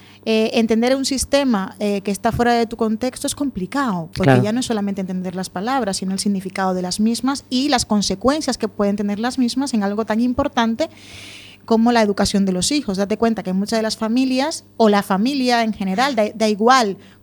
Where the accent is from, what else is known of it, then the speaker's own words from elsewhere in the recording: Dominican Republic; te voy a contar yo, que soy de República Dominicana.